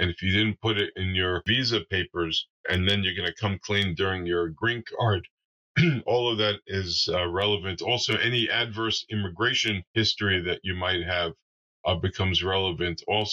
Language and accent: English; United States; And I say that embarrassed, truthfully, as an American